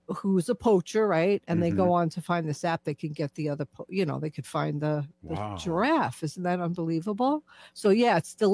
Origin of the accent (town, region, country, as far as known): New York, United States